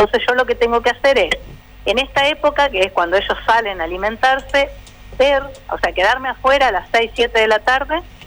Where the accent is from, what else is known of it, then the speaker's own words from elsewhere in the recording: Paraná, Entre Ríos, Argentina; si somos de acá de Paraná, tenemos el recuerdo siempre de la escuela normal